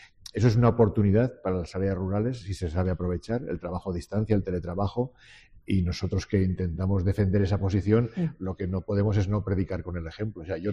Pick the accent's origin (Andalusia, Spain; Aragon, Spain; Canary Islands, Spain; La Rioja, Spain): Aragon, Spain; Cutanda; en la recreación de la batalla de Cutanda, que es mi pueblo, que es el barrio de Calamocha